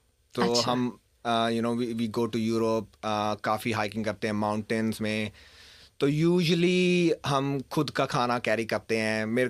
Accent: India; now in Australia; मैं हमेशा कहता हूँ कि मैं इंडिया से हूँ पर मेरा घर अब ऑस्ट्रेलिया है

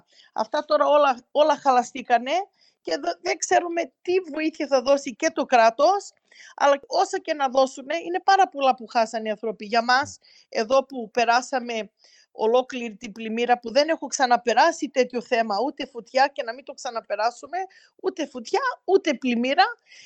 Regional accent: Greece; now in Melbourne, Australia; Εγώ σαν Ελληνίδα εδώ πέρα που είμαστε, ρωτήσαμε στη Μελβούνη πώς μπορεί ο Έλληνας μαζί και εκεί κάτι άλλο να κάνουμε

